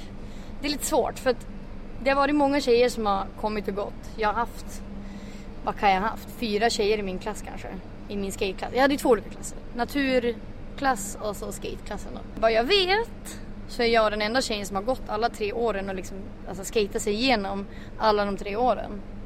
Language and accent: Swedish; Luleå, Norrbotten County, Sweden; born there; also born or lived in Nicaragua / Bolivia; är 24. Född 90. Jag lite oklart vart jag kommer ifrån. Jag är född i Luleå. Uppvuxen i Latinamerika fram till att jag var 5. På grund av min pappas jobb.